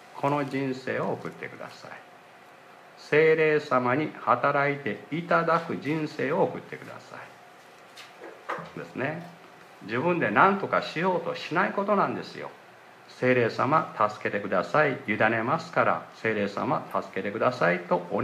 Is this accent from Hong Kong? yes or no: no; South Korea; now in Japan; 私たちは韓国から来た牧師です。